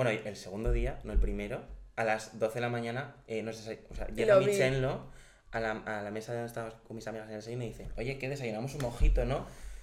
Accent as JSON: {"language": "Spanish", "region": "Aragon", "country": "Spain", "said": "Vale, es un término aragonés. Oye, soy aragonés."}